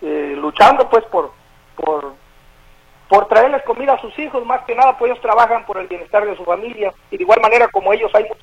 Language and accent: Spanish; Huixtla, Chiapas, Mexico; now in United States; Yo soy del estado de Chiapas, por Huixla, Chiapas. Yo me vine como en el 2001, y pues yo aquí vine, me casé, pues, pero con una, pues, también de México